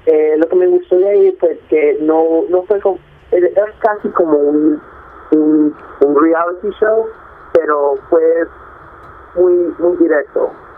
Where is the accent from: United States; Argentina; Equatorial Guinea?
United States; born there; also born or lived in Colombia; Sí, yo nací en Estados Unidos. Mi mamá y mi papá son colombianos. Yo fui a vivir a Colombia, después volví aquí, he estado viviendo aquí ya por bastantes años